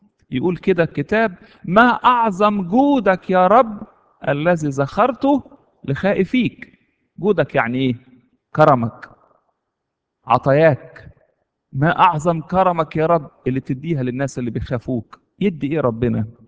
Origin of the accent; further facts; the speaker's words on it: Egypt; تفتكروا في السجن عندنا في مصر هيعملوا فيه ايه؟